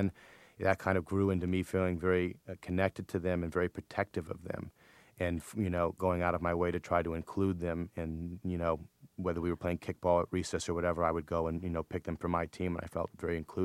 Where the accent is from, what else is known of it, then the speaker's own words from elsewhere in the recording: Lake Forest, Illinois, United States; also born or lived in Buffalo Grove, United States; I was raised in Buffalo Grove, which is sort of a middle-class suburb in Illinois. And I lived there till I was 8, and then I moved to Lake Forest, Illinois, which is an upper-class suburb of Illinois. And I lived there until I was 18 and graduated.